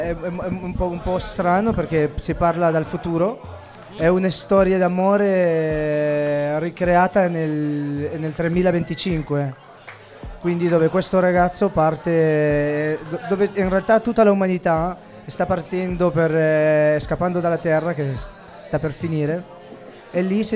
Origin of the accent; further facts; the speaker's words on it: Tingo Maria, Huánuco, Peru; Italian is a second language; moved away; l'Amazzonia del mio paese. Io vengo da Tingo Maria, che è proprio l'inizio dell'Amazzonia